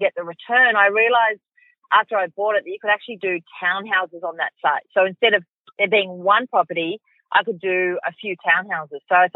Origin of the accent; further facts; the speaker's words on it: Sydney, New South Wales, Australia; So I grew up out in Western Sydney